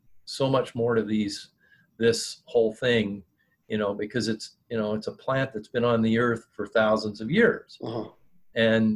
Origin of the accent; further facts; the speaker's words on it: Oregon, United States; I'm originally from Oregon. So there's one of your states that, you know, back when I lived there, cannabis, smoking pot was like, if you got caught with less than an ounce, it was a parking ticket.